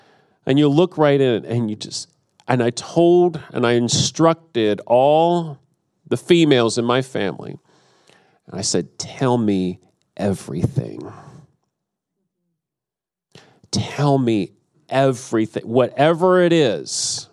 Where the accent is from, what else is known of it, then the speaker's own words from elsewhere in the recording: Thomaston, Georgia, United States; We're just the two of us, but from Thomaston, Georgia, and it's just south of Atlanta.